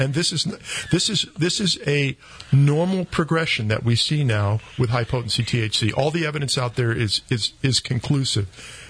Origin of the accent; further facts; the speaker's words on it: Humboldt, California, United States; I'm not talking about 3% hippie pot that we had when I was growing up in Humboldt.